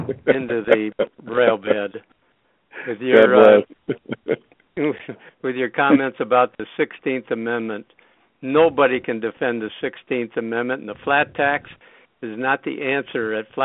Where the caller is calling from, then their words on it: Jacksonville, Florida, United States; Okay. Yes … from Jacksonville.